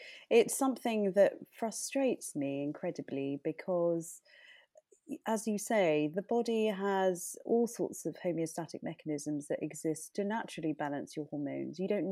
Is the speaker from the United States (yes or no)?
no; India; You know, I'm Indian, and being able to cook Indian food for my family so that my children appreciate their own roots